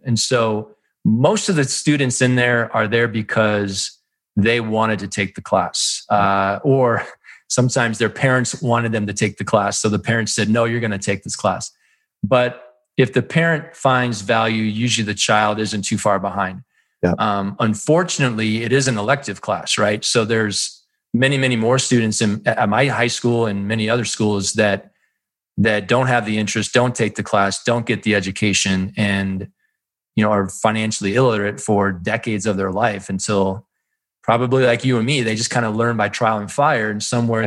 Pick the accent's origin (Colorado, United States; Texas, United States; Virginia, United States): Colorado, United States; my state, you know, my home state of Colorado, there is no requirement.